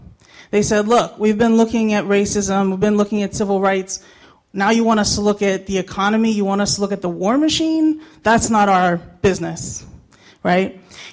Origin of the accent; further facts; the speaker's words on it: Pennsylvania, United States; now in Philadelphia, United States; I grew up in Westmoreland County in southwestern PA. I've been living in Philadelphia for 26 years.